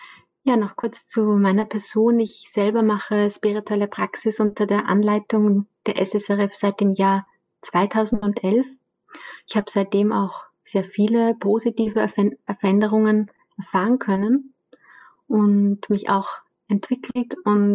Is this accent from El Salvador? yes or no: no; Lower Austria, Austria; Ja, ich komme aus Niederösterreich